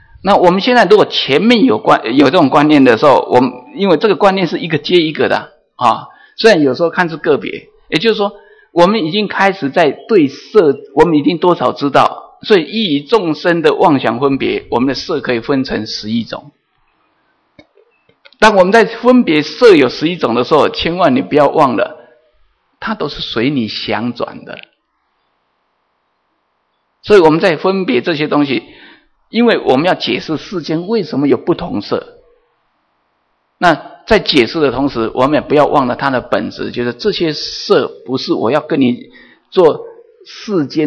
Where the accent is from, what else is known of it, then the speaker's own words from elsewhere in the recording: Taiwan; 比如说我们其实我们台湾人跟美国人，我们分两类人